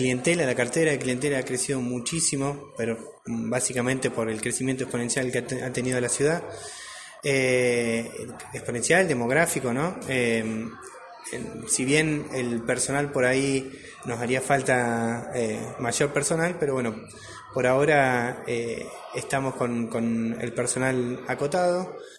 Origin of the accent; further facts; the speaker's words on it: Ushuaia, Tierra del Fuego, Argentina; born there; Si bien soy nacido en Ushuaia, soy fueguino, trabajé muchos años acá en la sucursal de Río Grande, trabajé 12 años, después me fui a Ushuaia y hoy nuevamente estoy acá